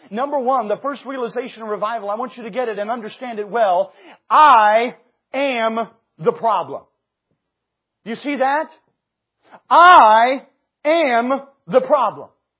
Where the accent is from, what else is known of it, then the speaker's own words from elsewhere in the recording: South Carolina, United States; I grew up in South Carolina. We had a union building. It was about the size of this piano.